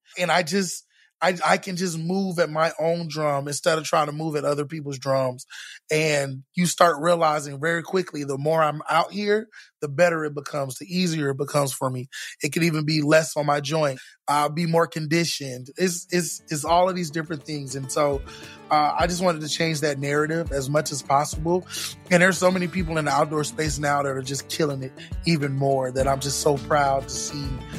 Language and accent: English; Florida, United States; now in Texas, United States; I grew up in Florida before Orlando had, like, started, like, really building up. There was a lot of forest around. Like, I live here in Texas now.